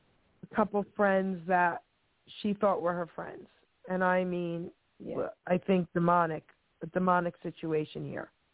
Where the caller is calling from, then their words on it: New Jersey, United States; sweetie, calling from New Jersey.